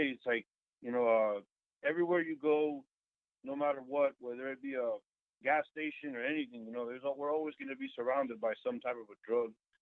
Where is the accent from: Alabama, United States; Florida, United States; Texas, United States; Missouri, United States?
Florida, United States; Miami; And so me growing up in Miami, I'm grateful that I grew up in Miami. I'm grateful that I still live in Miami.